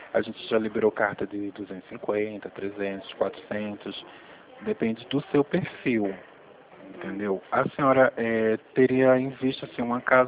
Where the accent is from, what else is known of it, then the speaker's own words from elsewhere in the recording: Pernambuco, Brazil; now in Rio Claro, Brazil; Tinha um apartamento num bairro, quando eu morava lá em Pernambuco, que eu sou nordestino, sou